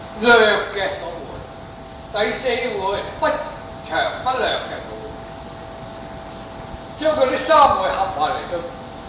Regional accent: Guangdong, China; 我是广东人，

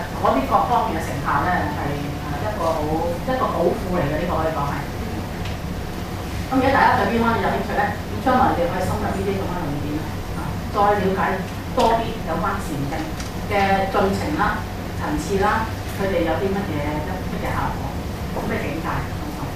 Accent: China; 即係如果要我哋中國人睇呢啲禪呢啲禪修嘅經典咧，就大部分咧根據書一切有部。

